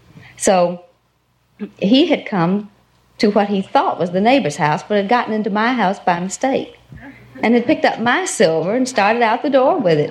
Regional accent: Corsicana, Texas, United States; Corsicana, Texas.

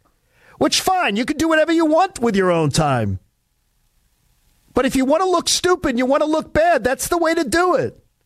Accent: Broomall, Pennsylvania, United States; born or raised there

